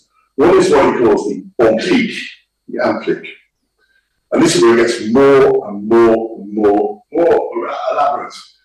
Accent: Liverpool, North West England, United Kingdom; I'm from Liverpool. Because I came from Liverpool, I had the privilege

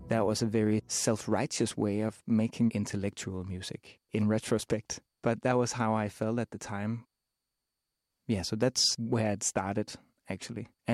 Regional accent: Copenhagen, Capital Region of Denmark, Denmark; I'm from Copenhagen, Denmark.

